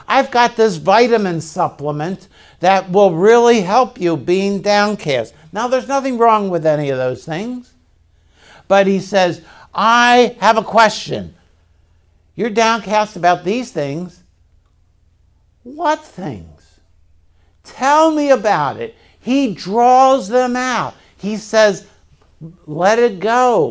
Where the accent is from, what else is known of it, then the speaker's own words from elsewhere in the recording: Baltimore, Maryland, United States; I grew up in Baltimore, and the hope was we could always get to the shore or always get to the boat to go fishing.